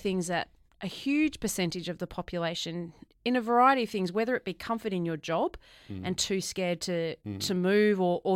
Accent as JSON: {"language": "English", "town": "Melbourne", "region": "Victoria", "country": "Australia", "tie": "born or raised there", "said": "Didn't grow up with it because I grew up in Melbourne."}